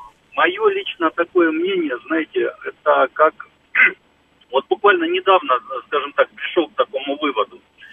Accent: Moscow, Russia; Я из Москвы.

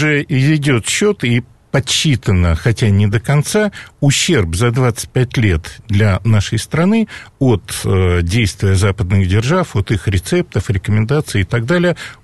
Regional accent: Ukraine; На всякий случай, я украинец.

